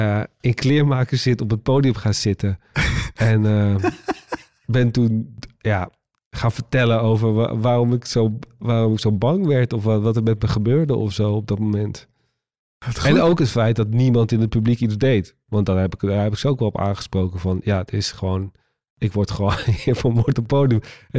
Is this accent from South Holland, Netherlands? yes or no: yes; Waddinxveen, South Holland, Netherlands; Maar toen woonde ik nog in Waddinxveen, waar ik vandaan kom.